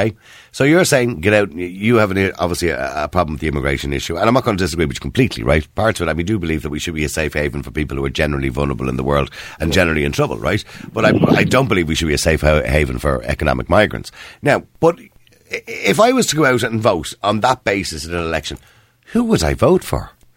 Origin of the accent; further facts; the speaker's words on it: Swords, Leinster, Ireland; I'm from Swords, and there was by-elections in my area.